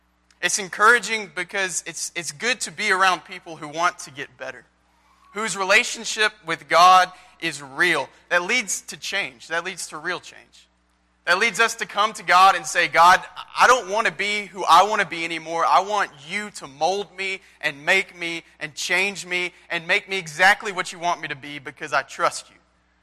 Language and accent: English; Prattville, Alabama, United States; I grew up in Prattville, I spent a summer in Kentucky, I spent a few weeks in the Philippines